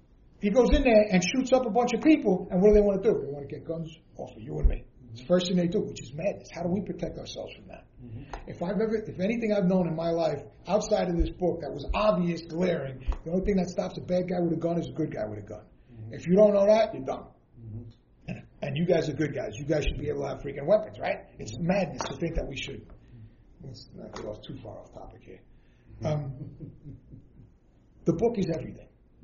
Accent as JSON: {"language": "English", "town": "Queens", "region": "New York", "country": "United States", "said": "I'm a guy from Queens who didn't know nothing until I was 45 years old."}